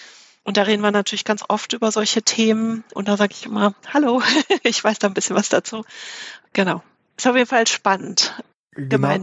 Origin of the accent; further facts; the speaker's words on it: Frankfurt, Hesse, Germany; also ich komme eigentlich aus Frankfurt